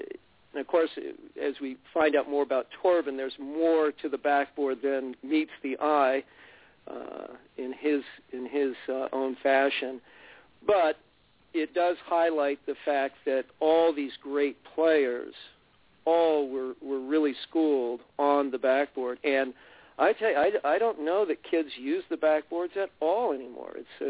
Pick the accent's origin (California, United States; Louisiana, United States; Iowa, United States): California, United States; Walnut Creek; Well, Bill, I grew up in the East Bay in Walnut Creek, and that was in the late 50s, early 60s when I got started.